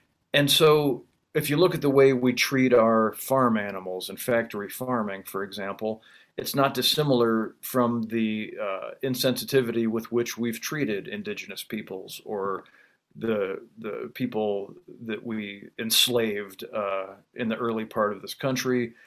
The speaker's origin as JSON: {"language": "English", "region": "Illinois", "country": "United States", "said": "And I'm from Illinois, farm country"}